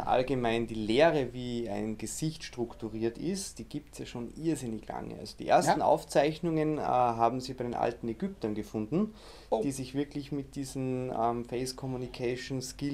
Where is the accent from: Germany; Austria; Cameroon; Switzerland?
Austria; Salzburg; ich komme aus Salzburg, aus Österreich